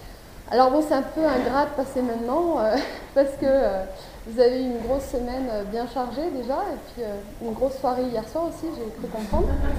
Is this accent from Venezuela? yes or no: no; France; now in Canada; même si je ne suis pas québécoise du tout. Je suis française